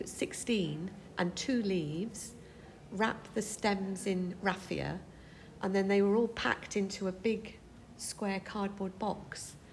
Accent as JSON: {"language": "English", "town": "Marazion", "region": "South West England", "country": "United Kingdom", "tie": "born or raised there", "said": "when I was growing up in Marazion, we had a cottage with a very long front garden."}